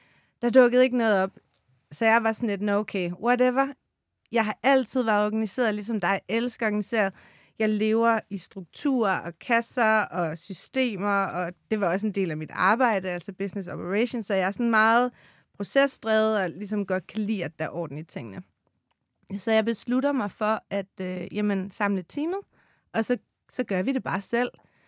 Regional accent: Jutland, Denmark; now in Copenhagen, Denmark; jeg er 35 år og født og opvokset i Jylland. Har boet i København de sidste snart 20 år.

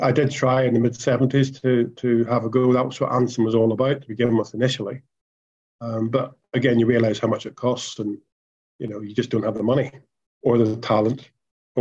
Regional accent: Ireland; I come from Ireland.

